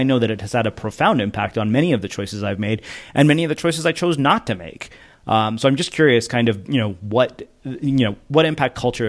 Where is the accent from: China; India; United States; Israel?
India; I'm Indian too.